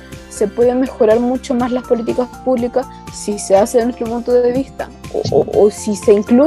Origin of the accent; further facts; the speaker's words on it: Chile; Nuestro país se quedó en una etapa que yo creo que sí. Yo le digo conservacionismo. Yo creo que se quedó en una etapa de adultocentrismo. Yo siento que no. En Chile la participación es baja.